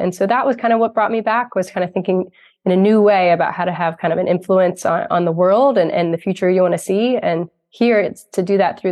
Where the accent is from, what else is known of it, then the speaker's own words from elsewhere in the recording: Virginia, United States; I'm from Central Virginia originally, so it feels like home in many ways.